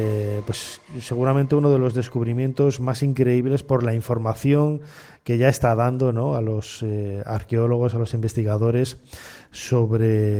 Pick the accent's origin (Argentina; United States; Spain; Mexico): Spain; León, Castile and León; como yo soy de León